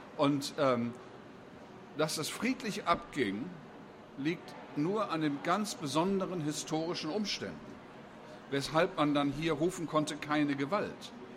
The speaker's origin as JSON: {"language": "German", "region": "Pays de la Loire", "country": "France", "second_language": "German", "said": "Ich komme aus der Vendée, sage ich"}